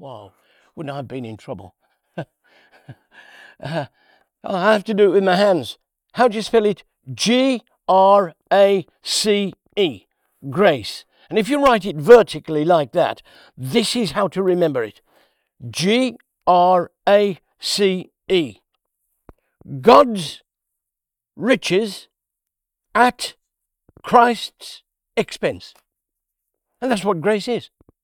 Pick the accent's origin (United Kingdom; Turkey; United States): United Kingdom; Worcester, West Midlands; I'm from Worcester, England.